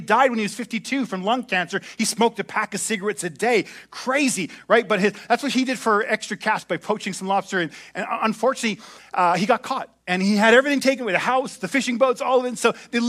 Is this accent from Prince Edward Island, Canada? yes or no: yes; Prince Edward Island, Canada; born there; And I was born in Prince Edward Island. I'm a spudhead, by the way, PEI, into a family that didn't have a whole lot.